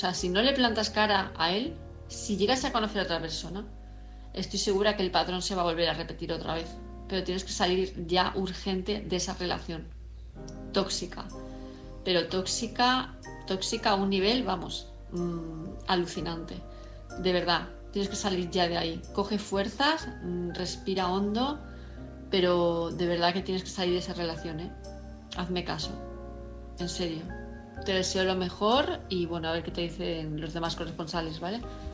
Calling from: Palma de Mallorca, Balearic Islands, Spain; de Palma de Mallorca.

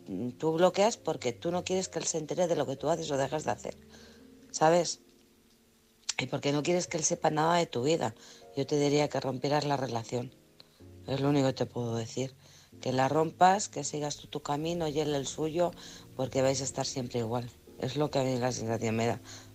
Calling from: Alcorcón, Community of Madrid, Spain; de Alcorcón.

